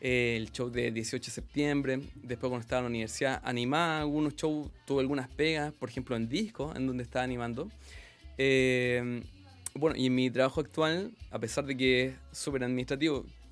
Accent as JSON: {"language": "Spanish", "town": "Villa Alemana", "region": "Valparaíso", "country": "Chile", "tie": "born or raised there", "also_born_or_lived": "Viña del Mar", "said": "Pero en realidad estuve uno o dos días en Viña del Mar. Después de eso me fui directo a Villa Alemana. Y ahí hice toda mi infancia, toda la adolescencia, toda la juventud. Me escapé un ratito a Valparaíso, me escapé un ratito a Limache. Volví otra vez a Villa Alemana"}